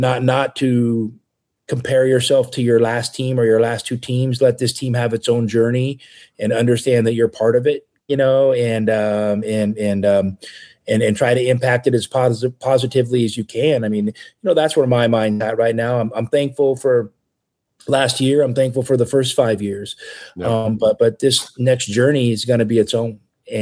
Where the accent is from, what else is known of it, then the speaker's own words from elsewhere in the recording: Kelso, Washington, United States; You know, in my town, where I grew up in Kelso, Washington